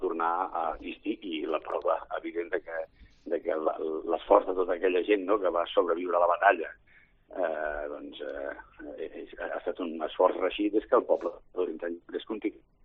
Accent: Catalonia, Spain; perquè com a catalans, no?, sembla que sempre celebrem les derrotes

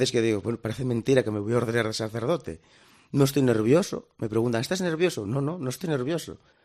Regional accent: Valdesoto, Asturias, Spain; Yo soy de Valdesoto, de Siero, tengo 37 años recién cumplidos.

